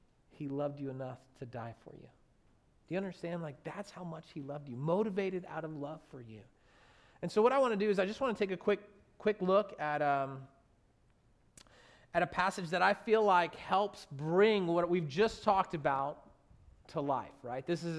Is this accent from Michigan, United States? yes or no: no; New Jersey, United States; I'm from New Jersey. I've only seen some pigs from a distance